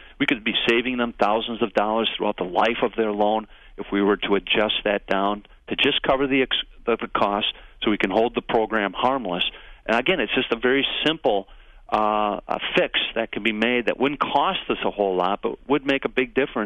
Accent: Wisconsin, United States; I'd like to see my home state in Wisconsin start stepping up

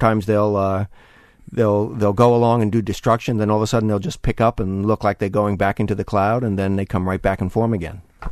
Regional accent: New York, United States; I know when I was growing up, even though I grew up in New York and you didn't have many tornadoes

